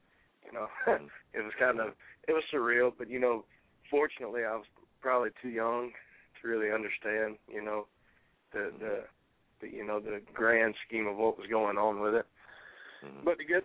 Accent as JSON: {"language": "English", "town": "Alexander City", "region": "Alabama", "country": "United States", "tie": "born or raised there", "said": "I mean, I grew up in a small community. I mean, Alexander City, it's, you know, our population is probably about 12,000, you know, 13,000, right, somewhere in that. We're a textile town"}